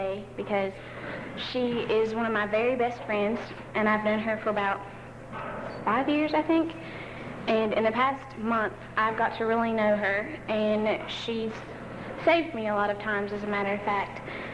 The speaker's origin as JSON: {"language": "English", "town": "Chesapeake", "region": "Ohio", "country": "United States", "said": "And I'm from Chesapeake, Ohio."}